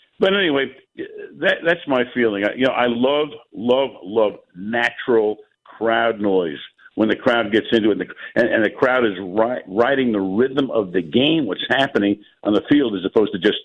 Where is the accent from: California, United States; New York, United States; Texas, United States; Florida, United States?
New York, United States; as a kid growing up in New York, New Yorkers, they love sports.